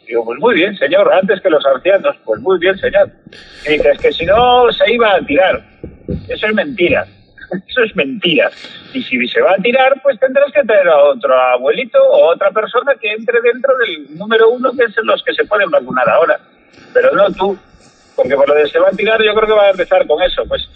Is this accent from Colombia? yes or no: no; Spain; Los españoles somos muy españoles y muchos españoles.